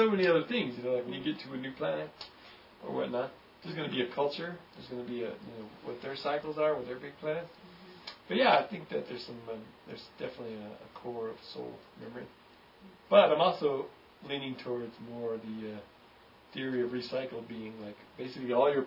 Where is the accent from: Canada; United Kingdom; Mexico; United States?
United States; Jackson, Mississippi; born there; I was, I was born in Mississippi, Jackson, right here.